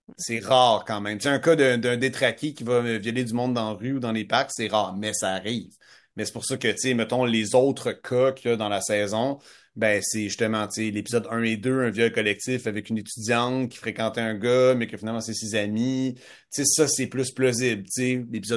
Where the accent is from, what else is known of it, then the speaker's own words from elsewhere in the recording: Sorel, Quebec, Canada; je viens de Sorel, puis je joue au football